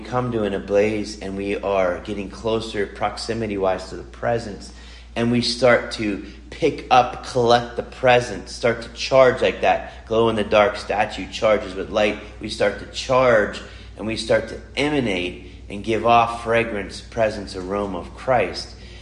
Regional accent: Pennsylvania, United States; Actually, we started a thing back where I grew up in Pennsylvania called, it was called Fiat

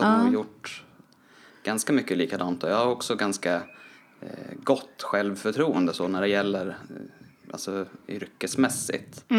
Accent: Nyköping, Södermanland, Sweden; also born or lived in Trollhättan / Oxelösund; Jag är från Trollhättan från början. Mm. Men jag växte upp i Nyköping. Och sen några år i Oxelösund också.

